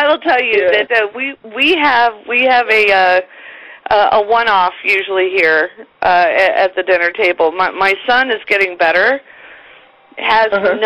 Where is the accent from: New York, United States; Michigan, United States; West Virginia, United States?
West Virginia, United States; Beckley; born there; I was born in Beckley.